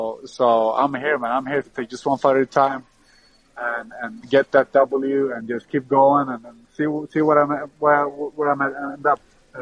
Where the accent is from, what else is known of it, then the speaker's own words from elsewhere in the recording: Stockholm, Stockholm County, Sweden; every fight I do in Sweden, in Stockholm, I'm going to do my best